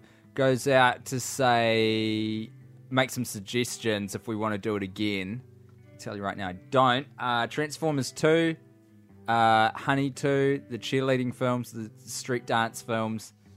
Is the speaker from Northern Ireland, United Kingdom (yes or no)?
no; Scotland, United Kingdom; Hopefully get a chance to see one, both of you, in my home country of Scotland